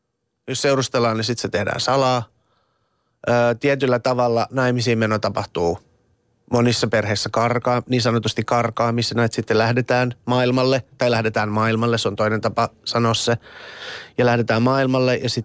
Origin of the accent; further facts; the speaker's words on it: Iran; moved away; Mä tuun Iranista ja mulla on ollut vapaa kasvatus